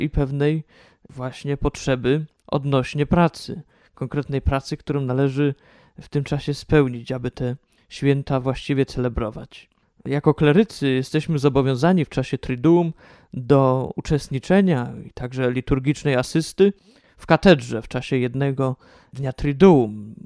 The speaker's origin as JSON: {"language": "Polish", "town": "Krotoszyn", "region": "Greater Poland Voivodeship", "country": "Poland", "said": "jestem klerykiem trzeciego roku z naszej diecezji, pochodzę z parafii świętego Andrzeja Boboli w Krotoszynie."}